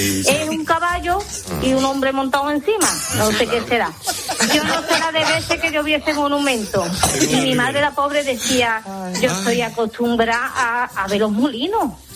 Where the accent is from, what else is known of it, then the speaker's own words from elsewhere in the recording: Morón de la Frontera, Andalusia, Spain; yo soy de Morón.